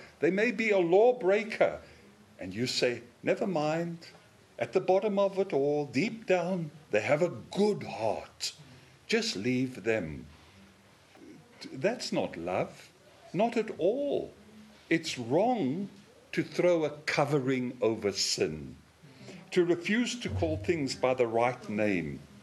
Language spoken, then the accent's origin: English; South Africa; I remember I was growing up in South Africa.